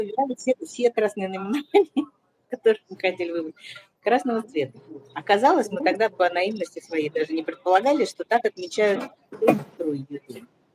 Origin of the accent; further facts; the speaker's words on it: Russia; moved away; Ну, мы выезжали из России, там были вообще пустые магазины